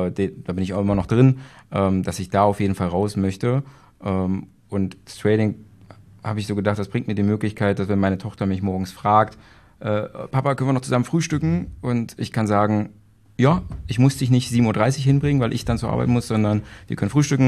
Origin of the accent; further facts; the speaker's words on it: Magdeburg, Saxony-Anhalt, Germany; ich komme aus Magdeburg, also das Glück eine Stunde von hier entfernt von Markus. Ich vergesse immer mein Alter, ich bin 88 geboren, 33 Jahre alt